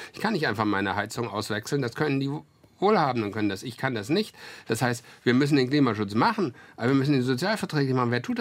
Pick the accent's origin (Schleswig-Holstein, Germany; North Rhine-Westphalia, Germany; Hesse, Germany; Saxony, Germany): Schleswig-Holstein, Germany; Nehmen Sie als Beispiel mein Heimatland Schleswig-Holstein.